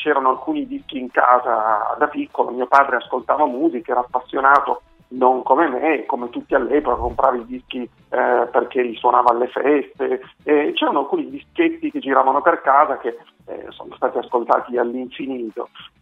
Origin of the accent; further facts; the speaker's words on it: Turin, Piedmont, Italy; Io sono di Torino